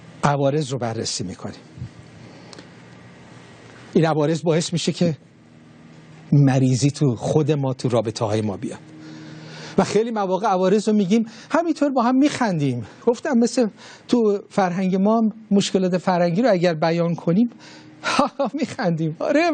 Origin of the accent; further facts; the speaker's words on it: Iran; چقدر خوبه که ما ایرانیم دیگه، اینطوری هستیم دیگه